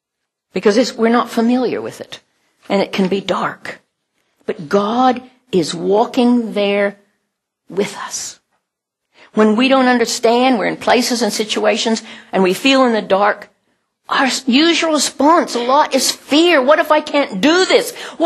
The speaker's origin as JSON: {"language": "English", "country": "United States", "moved": "as an adult", "said": "When I came from America, having had wonderful career in teaching and all that sort of stuff. In corporate America, kind of high up in things."}